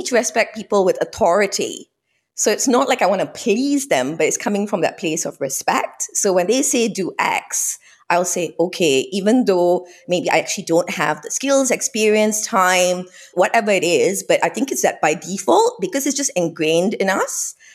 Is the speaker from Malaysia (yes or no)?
yes; Malaysia; I come from Malaysia. I'm of Sri Lankan Tamil heritage